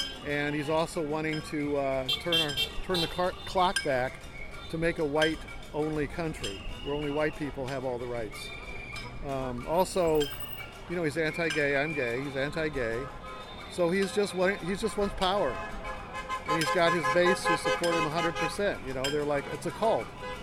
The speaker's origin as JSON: {"language": "English", "town": "Orinda", "region": "California", "country": "United States", "said": "from Orinda, California."}